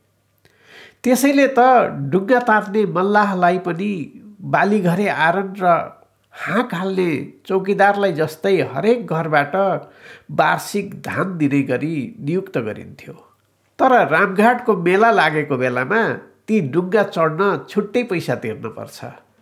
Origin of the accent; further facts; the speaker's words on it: Lumbini Province, Nepal; मेरो जन्मथलोबाट 9 किलोमिटर पूर्वको त्यो दरबारलाई बायाँ पारेर मेरो जिल्लाको सदरमुकाम तौलिहवा जाने गर्छु म।